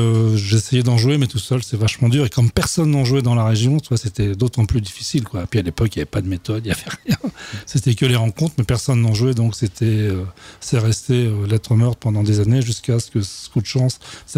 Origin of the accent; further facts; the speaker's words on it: Normandy, France; Mais surtout chez nous en Normandie quoi.